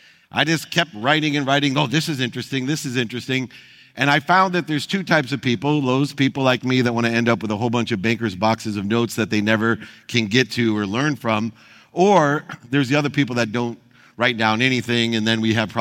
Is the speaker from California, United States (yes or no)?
no; Akron, Ohio, United States; I was born, like many of you, I'm sure, in a world of not enough. I grew up in Akron, Ohio.